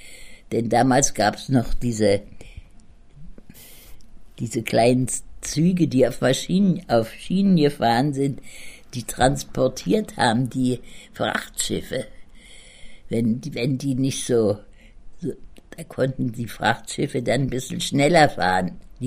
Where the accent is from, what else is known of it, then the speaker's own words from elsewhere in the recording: Berlin, Germany; Groß geworden bin ich in Berlin-Mariendorf und wie ich dann verheiratet war, sind wir nach Lankwitz gezogen, Berlin-Lankwitz.